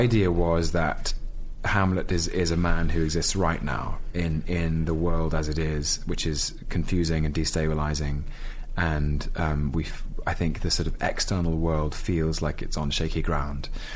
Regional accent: London, United Kingdom; I'm being mean about London, but I can because I'm a Londoner.

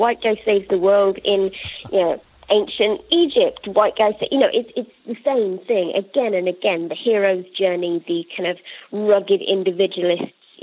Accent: United Kingdom; look, I'm a nerd, I'm British, I don't know a lot about sports

